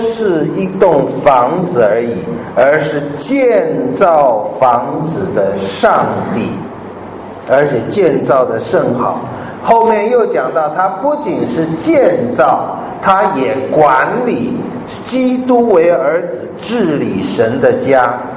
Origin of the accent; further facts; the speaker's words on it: China; 这个我们中国人听到不会很喜欢